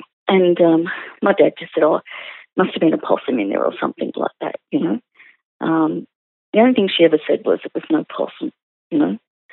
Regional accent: Sydney, New South Wales, Australia; my parents built the house that I grew up in 1962. I grew up in the Sydney suburb of Ryde.

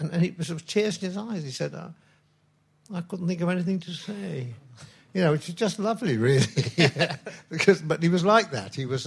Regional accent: Sheffield, Yorkshire and the Humber, United Kingdom; I grew up in Sheffield

